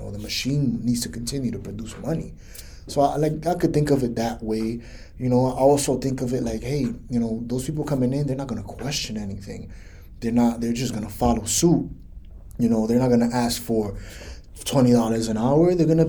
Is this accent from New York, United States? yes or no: yes; New York City, New York, United States; I grew up in New York City, and I see that there's a lot of immigrants that are coming in, and man, I'm for it.